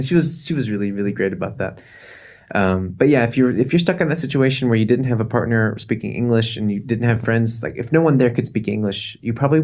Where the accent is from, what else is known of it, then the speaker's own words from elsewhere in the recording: the South, United States; it's just like growing up in the South. You know, you have an accent, you have slang.